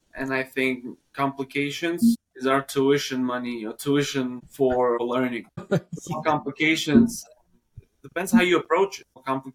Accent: Uzbekistan; now in Queens, United States; I come from a fairly small community. I'm a Bukharian Jewish former Soviet Union. I'm from Uzbekistan, so it's a very small community of Jews from Soviet Union, mainly from the southern part.

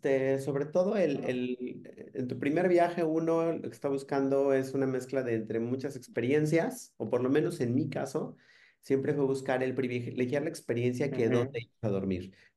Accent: Mexico City, Mexico; de dos personas que nacimos y crecimos en Ciudad de México

